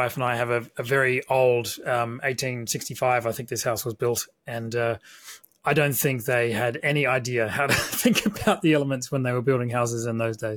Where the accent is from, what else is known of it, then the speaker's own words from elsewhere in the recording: Adelaide, South Australia, Australia; I grew up in Adelaide and studied electronic engineering